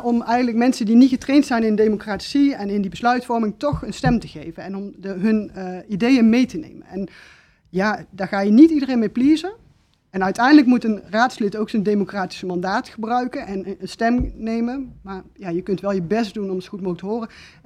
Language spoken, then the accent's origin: Dutch; Tilburg, North Brabant, Netherlands; ik kwam in mijn jeugd uit Tilburg